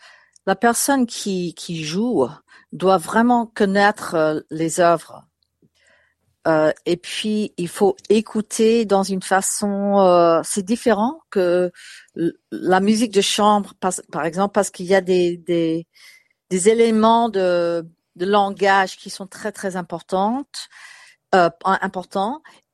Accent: United States; now in Melbourne, Australia; J'habite à Melbourne, je suis là depuis 30 ans. Je viens des États-Unis, j'avais une maman française

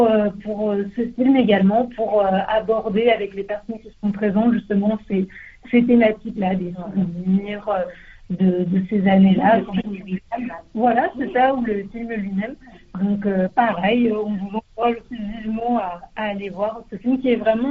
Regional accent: France; now in Canberra, Australia; C'est quelque chose qui nous définit en tant que Français

